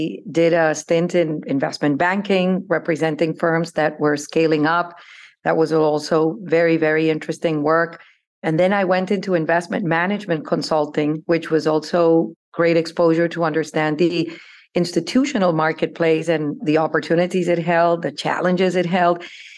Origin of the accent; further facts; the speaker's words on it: Bogota, Bogotá Capital District, Colombia; moved away as an adult; Yeah, well, I grew up in Colombia. I was born in Bogota, Colombia. I studied law there.